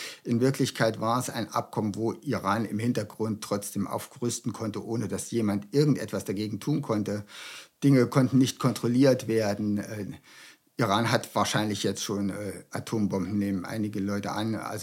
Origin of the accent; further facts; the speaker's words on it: Germany; Ich denke, wir als Deutsche haben auch eine Teilschuld an beiden.